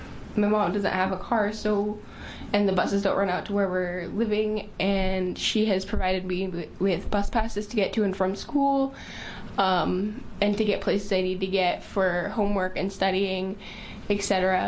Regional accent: St. Louis, Missouri, United States; now in Oregon, United States; I grew up in St. Louis, and I moved here with my mother and father, and we were homeless for that summer

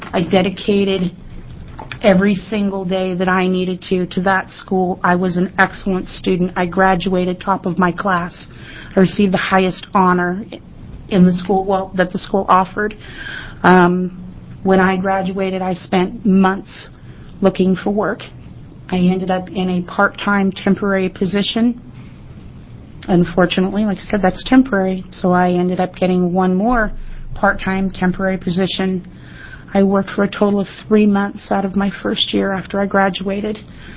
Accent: Albany, New York, United States; I'm from Albany, and I'm a 1999 graduate from BCTI.

